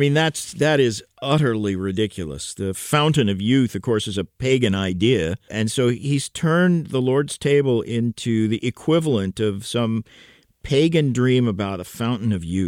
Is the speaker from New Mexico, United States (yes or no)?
no; Tulsa, Oklahoma, United States; Perhaps I've told you this before, but I grew up in Tulsa, Oklahoma, which is where Oral Roberts University is